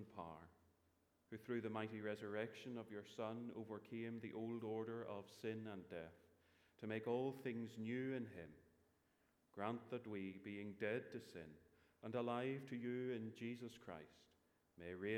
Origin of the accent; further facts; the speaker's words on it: Portadown, Northern Ireland, United Kingdom; I'm obviously not from South Dublin. I come from the lovely place of Portadown in County Armagh.